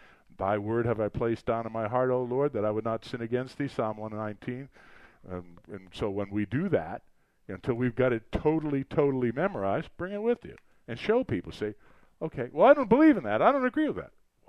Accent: New England, United States; if you think I talk as fast as a New Yorker, I'm not a New Yorker. I'm a native New Englander, a Mayflower descendant.

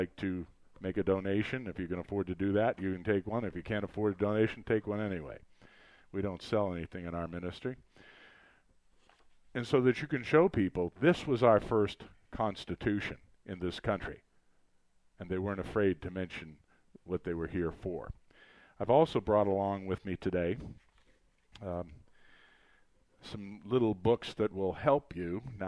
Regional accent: New England, United States; if you think I talk as fast as a New Yorker, I'm not a New Yorker. I'm a native New Englander, a Mayflower descendant.

